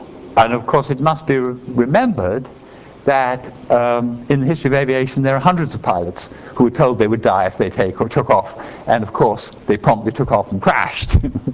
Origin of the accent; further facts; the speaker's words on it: England, United Kingdom; I was brought up in England.